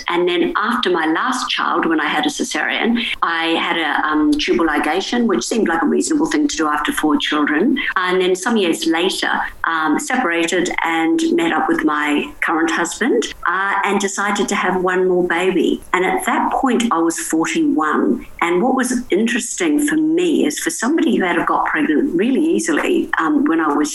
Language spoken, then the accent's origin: English; New Zealand; now in Sydney, Australia; So I'm based in the Sutherland Shire in Sydney. Originally, I'm from New Zealand.